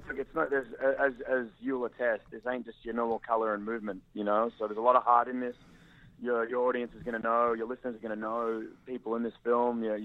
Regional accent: Australia; Well, I think Luke, you know, obviously we're all Australian.

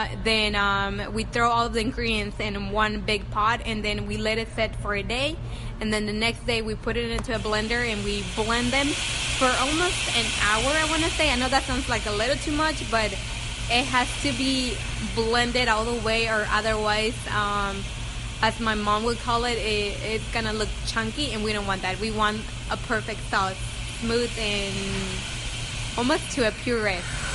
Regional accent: Cholula, Puebla, Mexico; Our type of mole is called mole poblano since we come from Cholula, Puebla, and that's why we call it poblano.

